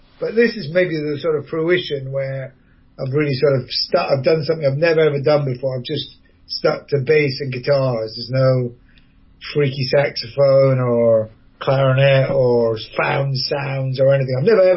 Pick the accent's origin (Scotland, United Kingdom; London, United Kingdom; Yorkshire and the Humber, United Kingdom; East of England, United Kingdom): Scotland, United Kingdom; Edinburgh; because I'm from Edinburgh as well originally